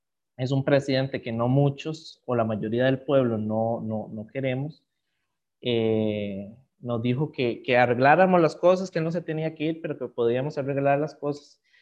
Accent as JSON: {"language": "Spanish", "town": "San Carlos", "region": "Alajuela", "country": "Costa Rica", "said": "Las manifestaciones comenzaron en la zona norte del país, en la zona de San Carlos, de donde yo soy"}